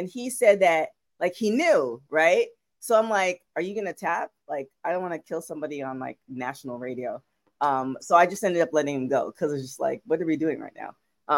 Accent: Toronto, Ontario, Canada; but I'm from Toronto too. Absolutely love it.

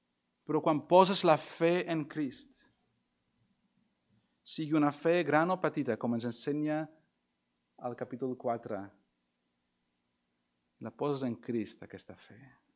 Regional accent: Belgium; Catalan is a second language; Soc de Bèlgica, com sabeu, no? I fem tot a bici.

